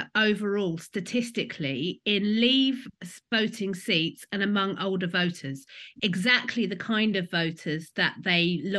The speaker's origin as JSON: {"language": "English", "region": "London", "country": "United Kingdom", "tie": "born or raised there", "said": "I'm from London. I've always been from London. I'm one of those rare Londoners who was actually born here."}